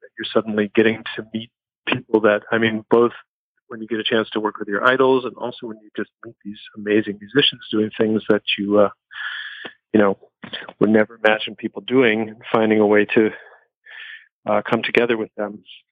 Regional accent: Chicago, Illinois, United States; I'm from Chicago. I was classically raised, but grew up in the great era of FM radio in Chicago.

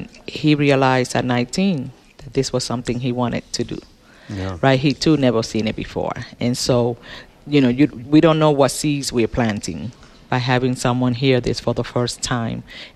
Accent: New York City, New York, United States; since I was raised in New York City

